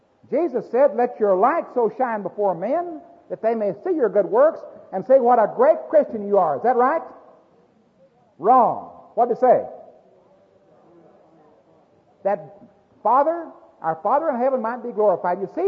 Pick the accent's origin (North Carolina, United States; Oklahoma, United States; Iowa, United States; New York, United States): Oklahoma, United States; Oklahoma City; I'm a wholesaler. I'm a peddler from Oklahoma City.